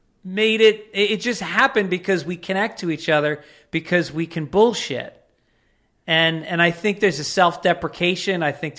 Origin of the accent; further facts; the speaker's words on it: The Bronx, New York, United States; born there; Like where I was born in the Bronx is still actually very Irish. It's a very Irish pocket called Throgs Neck.